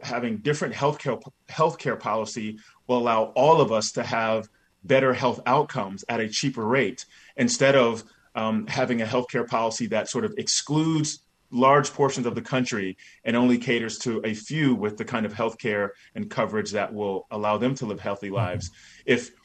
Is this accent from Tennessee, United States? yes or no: no; Raleigh, North Carolina, United States; I grew up in Raleigh, North Carolina, one of a few Black families in a white suburb.